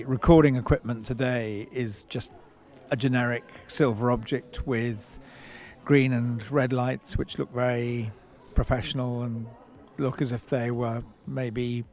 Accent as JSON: {"language": "English", "region": "England", "country": "United Kingdom", "said": "as an American and me coming from England, to be in a town like Faenza"}